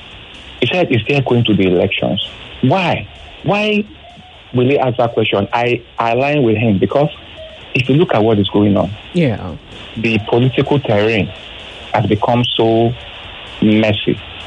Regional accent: Nigeria; I'm a Yoruba guy, yes, and I'm a Nigerian.

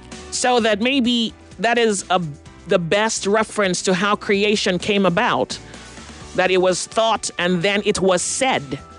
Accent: Nigeria; I am Nigerian.

